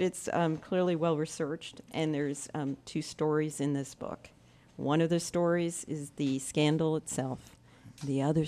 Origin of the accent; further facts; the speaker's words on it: Canton, Massachusetts, United States; I was born in Milton, raised in Canton.